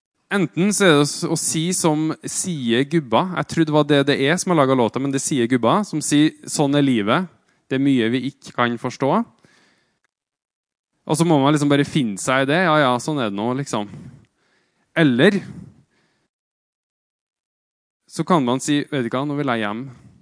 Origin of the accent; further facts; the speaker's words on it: Trøndelag, Norway; den tida fra når jeg bodde hjemme I Trøndelåna hjemme hvor det var så kaldt at det frøys